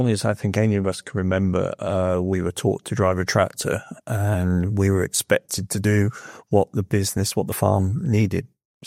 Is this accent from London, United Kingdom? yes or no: no; South West England, United Kingdom; now in island; I was born in Somerset, a dairy farming family